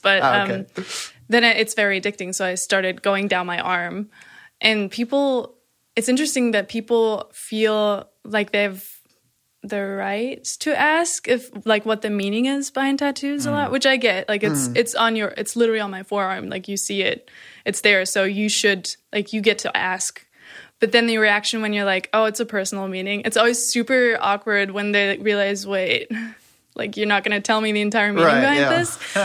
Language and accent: English; Arkansas, United States; And the state that I grew up in is, I have never compared it, but like, okay, I don't want to like, I don't know if this is a fact, but Arkansas is like half the size of Germany or something.